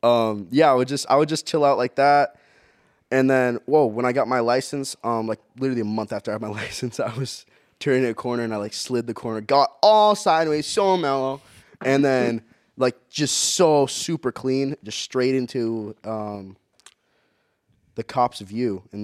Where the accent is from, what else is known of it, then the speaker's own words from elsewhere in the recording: California, United States; All right, so basically, I grew up in South Orange County my whole life.